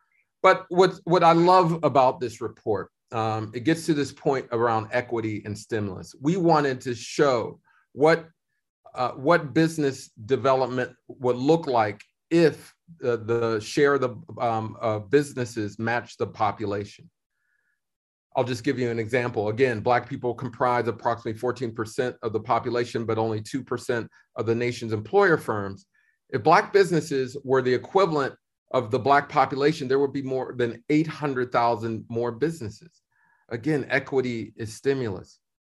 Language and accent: English; Pittsburgh, Pennsylvania, United States; You can go to my hometown of Pittsburgh.